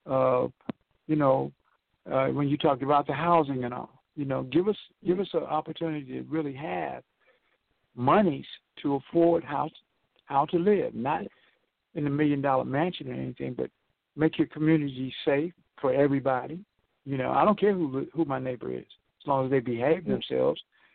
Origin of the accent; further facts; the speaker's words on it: Detroit, Michigan, United States; I was born and raised in Detroit, and so I went in Hamtramck, and again, I whoop on some white boys.